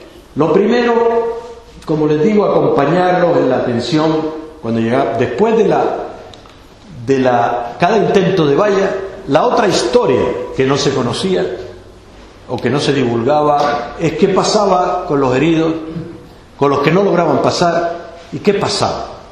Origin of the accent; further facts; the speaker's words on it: Canary Islands, Spain; yo como soy canario, se habrán notado, ¿no?